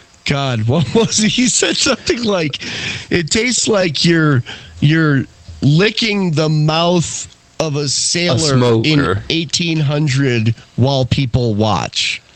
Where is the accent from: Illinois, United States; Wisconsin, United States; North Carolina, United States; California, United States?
California, United States; now in Wyoming, United States; When I first got to Wyoming, you know, we came from California